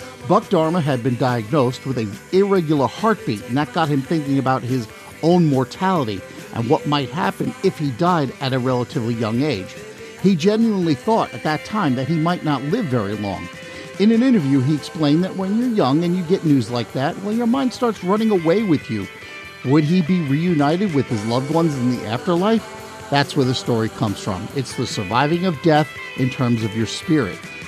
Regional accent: Long Island, New York, United States; I remember growing up on Long Island and seeing a lot of ads in the local newspapers

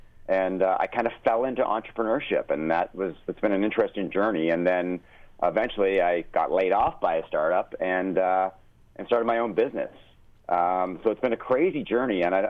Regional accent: Canada; Well, I'm Canadian, so I play ice hockey.

